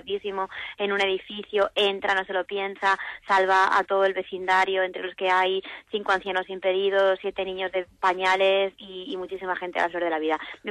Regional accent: Picanya, Valencian Community, Spain; Luego yo en mi pueblo, en Picaña, soy concejala

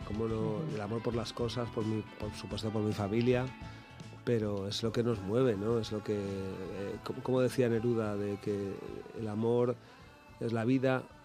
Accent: Madrid, Community of Madrid, Spain; accent: Madrid; ya hace muchos años que no vivo en Aluche. Pero yo a día de hoy me preguntan, ¿de qué barrio eres de Aluche?

